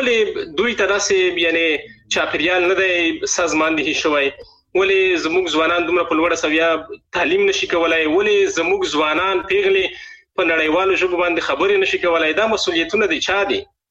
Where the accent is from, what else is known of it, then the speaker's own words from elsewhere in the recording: Afghanistan; now in Germany; زه یو مهاجر یم زه یو مزدور یم